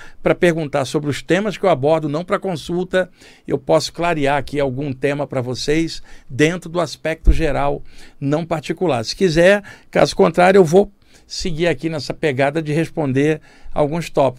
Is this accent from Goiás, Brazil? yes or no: no; Rio de Janeiro, Brazil; now in São Paulo, Brazil; quando eu vim do Rio para São Paulo, no finalzinho da década de 80